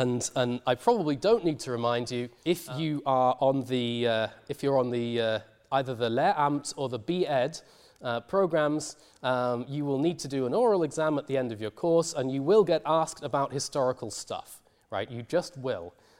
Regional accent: United Kingdom; One of them is that I am British myself and I like the British Isles

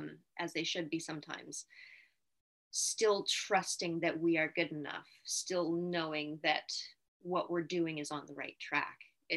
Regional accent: Canada; also born or lived in London, United Kingdom; I am Canadian, but did go to theater school briefly in London, so had the British accent kind of down

